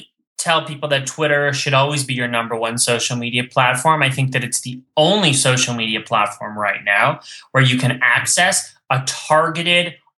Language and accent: English; Canada; now in United States; I'm Canadian. But I live in the U.S. now, and I split my time between East and West Coast.